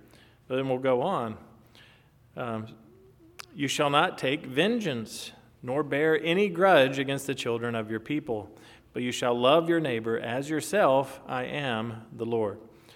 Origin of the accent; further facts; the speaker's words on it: Kentucky, United States; Now, I know you all know that I grew up in Kentucky, so it's just natural for Kentucky, you know, Kentuckians not to like Duke basketball players